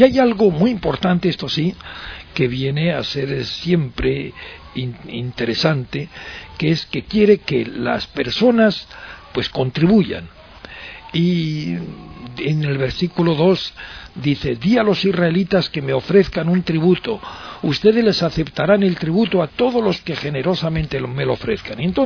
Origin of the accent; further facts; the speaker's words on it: Burgos, Castile and León, Spain; como la de mi tierra, por ejemplo, en Burgos